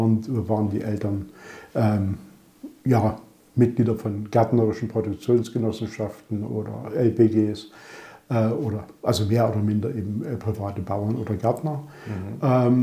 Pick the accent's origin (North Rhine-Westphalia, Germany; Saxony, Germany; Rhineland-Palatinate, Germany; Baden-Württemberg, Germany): Saxony, Germany; Radebeul; also born or lived in Berlin / Dresden; bin aber nicht in Berlin, sondern in Dresden-Löbtau am Anfang und ab 65 dann in Radebeul bei Dresden in einer sehr schönen Gegend und Lage aufgewachsen. Mein Vater war Aachener